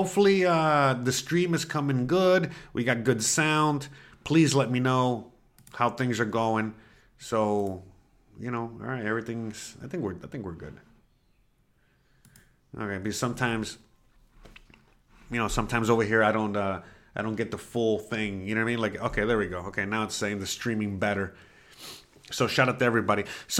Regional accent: Miami, Florida, United States; I'm from Miami and, you know, in Miami we have police officers

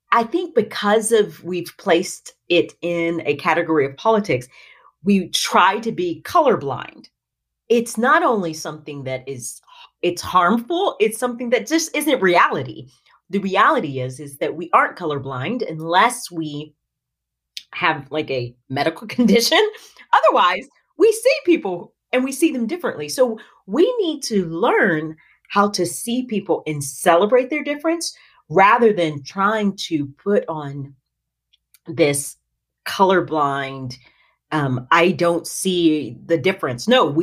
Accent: Tennessee, United States; So I grew up in Tennessee, which is maybe important. I grew up in East Tennessee, but now I live in the Nashville area, which is a blast.

